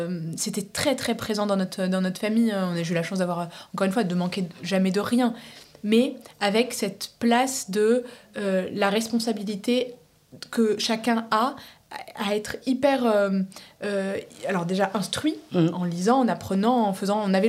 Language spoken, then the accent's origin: French; Centre-Val de Loire, France; born there; mes parents sont marocains, tous les deux. Moi, j'ai été naturalisée française. Je suis née dans le Loir-et-Cher.